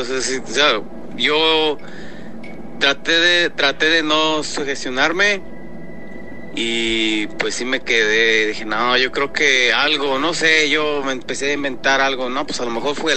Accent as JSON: {"language": "Spanish", "town": "San Miguel de Allende", "region": "Guanajuato", "country": "Mexico", "tie": "born or raised there", "lives_now": "United States", "said": "Ajá. Soy originario de San Miguel Allende, Guanajuato. Y pues, señor, pues acá andamos en los Estados Unidos."}